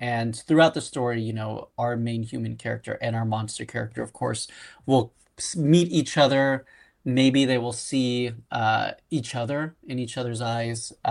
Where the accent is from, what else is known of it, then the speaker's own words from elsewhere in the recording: Miami, Florida, United States; I grew up in Miami, and I grew up watching like Univision and Telemundo with my grandmother.